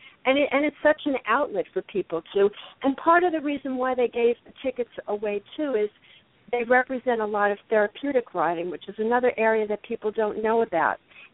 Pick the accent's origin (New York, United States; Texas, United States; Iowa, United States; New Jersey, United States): New York, United States; Jamie, I am born and raised in New York, and I have never seen anything like this.